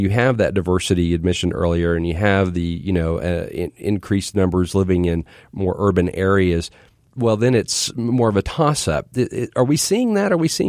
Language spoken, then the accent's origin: English; Oklahoma, United States; Growing up in Oklahoma, and I remember – you know, if you did want to vote, you had to be a Democrat